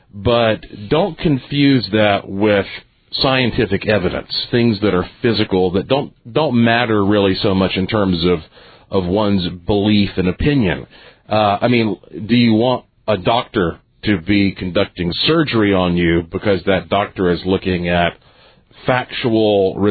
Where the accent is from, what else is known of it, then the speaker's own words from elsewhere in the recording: the South, United States; But hey, you know, we're from the South. We live in Billy Graham land. For those who are not around here, we're broadcasting out of Asheville.